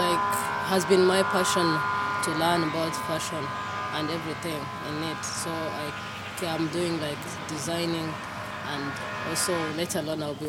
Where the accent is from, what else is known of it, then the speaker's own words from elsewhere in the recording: Rwanda; now in Auroville, India; I'm from Rwanda, East Africa.